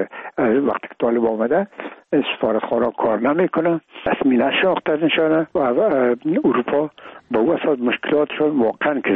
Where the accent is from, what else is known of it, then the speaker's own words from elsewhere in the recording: Afghanistan; ما افغان هستیم